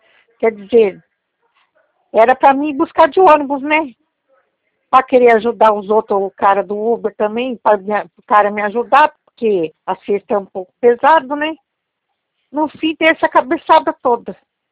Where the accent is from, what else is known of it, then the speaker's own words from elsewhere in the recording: Jacareí, São Paulo, Brazil; Nossa, mas eu sou de Jacareí.